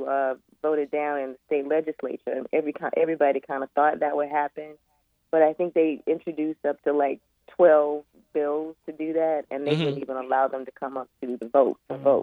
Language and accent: English; McComb, Mississippi, United States; I am from Macomb, Mississippi.